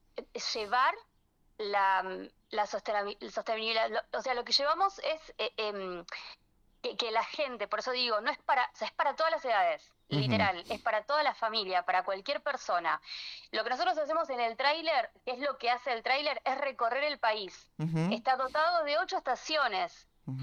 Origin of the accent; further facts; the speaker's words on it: Pilar, Buenos Aires Province, Argentina; yo soy de Pilar